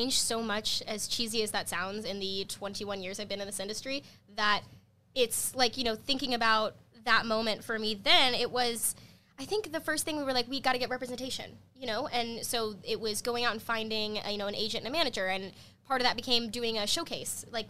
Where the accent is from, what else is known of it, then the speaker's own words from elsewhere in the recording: Arkansas, United States; Like, I was from Arkansas. In order to act, I had to, my whole family uprooted their life for several months out of the year to take me to New York or to LA.